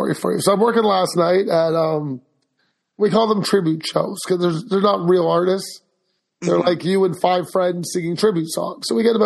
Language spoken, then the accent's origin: English; Canada; I'm Canadian. Couldn't care less.